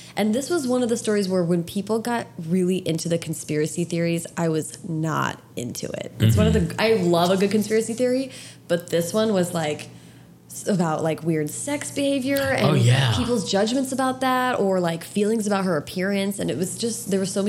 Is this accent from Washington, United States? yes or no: yes; Seattle, Washington, United States; born there; I was born in Seattle. All my family's up there. I went to college up in Seattle